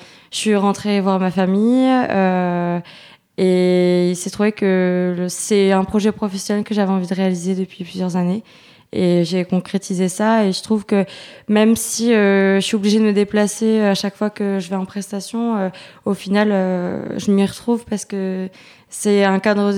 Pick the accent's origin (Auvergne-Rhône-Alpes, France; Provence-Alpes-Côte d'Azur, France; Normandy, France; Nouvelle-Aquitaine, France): Auvergne-Rhône-Alpes, France; Ambert; also born or lived in Clermont-Ferrand / Lyon; moi je suis originaire d'Ambert j'ai grandi là jusqu'à que je m'en aille pour mes études de photographie sur Clermont-Ferrand et ensuite Lyon. Et du coup maintenant je suis installée ici